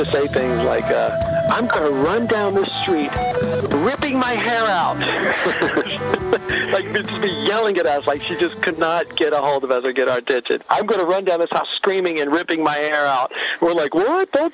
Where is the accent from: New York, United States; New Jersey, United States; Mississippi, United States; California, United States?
Mississippi, United States; I grew up in Mississippi with a very, very small family.